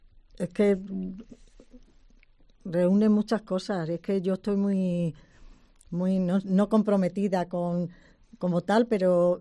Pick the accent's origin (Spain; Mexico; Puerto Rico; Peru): Spain; Palencia, Castile and León; yo vengo de Palencia